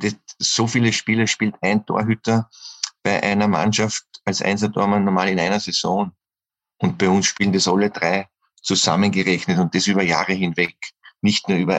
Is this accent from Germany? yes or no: no; Austria; Leider wird bei uns in Österreich sehr viel gejammert und die Schuld bei anderen gesucht.